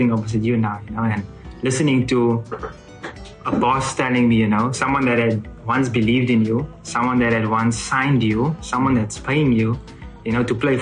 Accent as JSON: {"language": "English", "town": "Cape Town", "region": "Western Cape", "country": "South Africa", "said": "While I was still in Johannesburg, because I'm from Cape Town"}